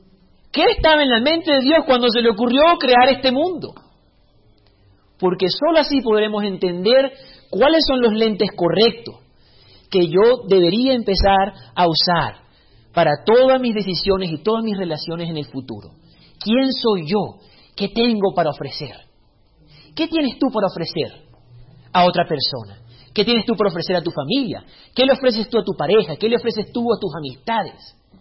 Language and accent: Spanish; Venezuela; accent: no longer Venezuelan; also born or lived in Chile / Honduras; now in United States; Yo no sé qué soy, mi acento ya no es venezolano, viví 10 años en Chile, tengo 5 años en Estados Unidos, viví 2 años en Honduras, mi esposa es hondureña, mi hija es americana